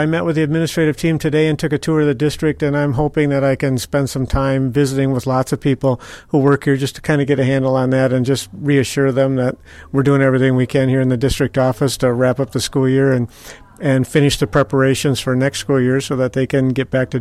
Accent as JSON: {"language": "English", "town": "Colfax", "region": "Wisconsin", "country": "United States", "said": "And from a background standpoint, I'm originally from Colfax, so this is sort of my neck of the woods."}